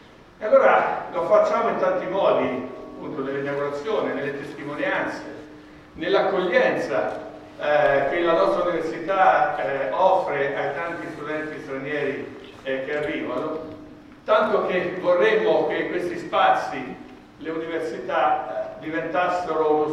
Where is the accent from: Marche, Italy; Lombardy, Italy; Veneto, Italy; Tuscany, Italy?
Marche, Italy; Loreto; born there; Invece dico che sono nato a Loreto, tutti riescono a capire dove mi trovo